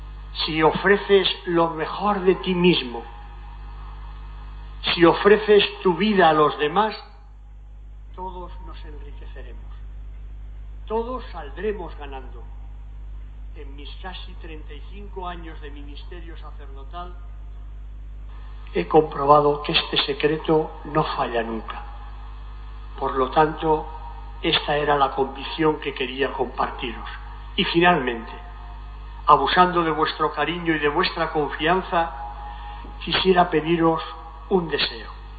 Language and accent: Spanish; Ejea de los Caballeros, Aragon, Spain; y media Egea, mi pueblo natal, al que tanto quiero y tanto debo